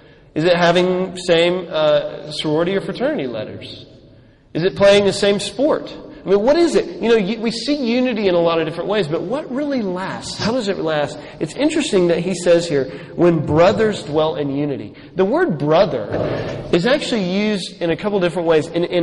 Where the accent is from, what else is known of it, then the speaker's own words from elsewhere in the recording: Highland Park, Texas, United States; now in Dallas, United States; Because I'm from Highland Park in Dallas.